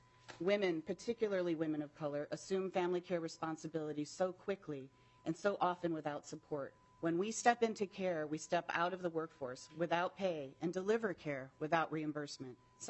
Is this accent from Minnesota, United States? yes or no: yes; Plymouth, Minnesota, United States; I'm from Plymouth, Minnesota, and I was actually raised in Minnesota.